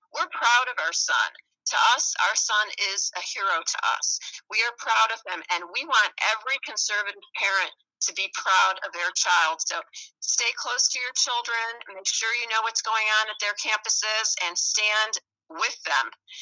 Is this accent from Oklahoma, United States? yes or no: no; Chicago, Illinois, United States; Well, we're originally from the Chicago area, so I can tell you that, you know, I still have a lot of friends up there